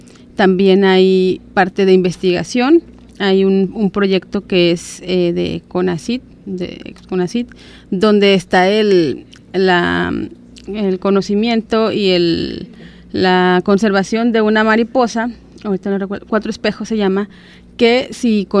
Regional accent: Los Mochis, Sinaloa, Mexico; Jardín Botánico Sinaloa, lo conocemos así, o Parque Sinaloa para los que somos de Los Mochis.

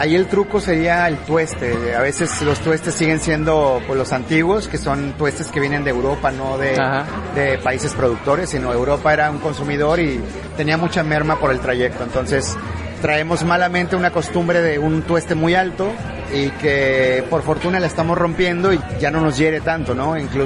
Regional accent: Mexico; Yo creo que como mexicanos también

